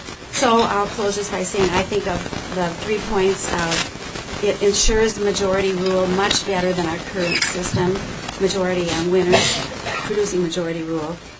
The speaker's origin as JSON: {"language": "English", "town": "St. Louis Park", "region": "Minnesota", "country": "United States", "said": "I'm from St. Louis Park"}